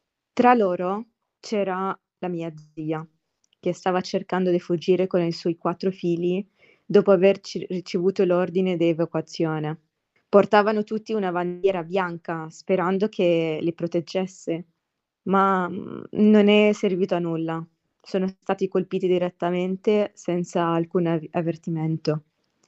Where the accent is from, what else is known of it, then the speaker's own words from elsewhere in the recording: Gaza, Gaza Strip, Palestine; ho 23 anni e sono nata e cresciuta a Gaza, Palestina.